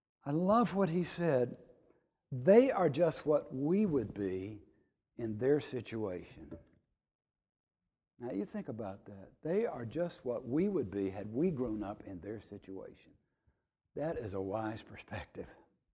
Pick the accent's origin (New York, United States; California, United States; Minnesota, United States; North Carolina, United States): North Carolina, United States; I grew up in North Carolina surrounded by a good, large family.